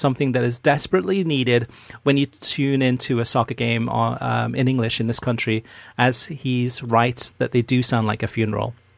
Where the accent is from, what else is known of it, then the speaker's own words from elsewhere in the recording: Arkansas, United States; how are states like my home state of Arkansas supposed to compete with this US soccer system.